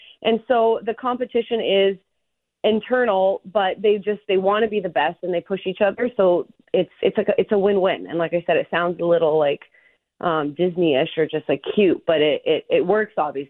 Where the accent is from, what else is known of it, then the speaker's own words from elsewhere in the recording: Toronto, Ontario, Canada; I'm originally from Toronto